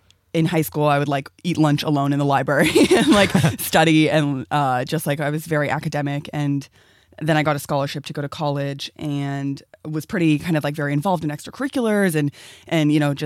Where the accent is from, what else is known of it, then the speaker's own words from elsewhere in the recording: Los Angeles, California, United States; I grew up in Koreatown, so I wasn't even a Silver Lake kid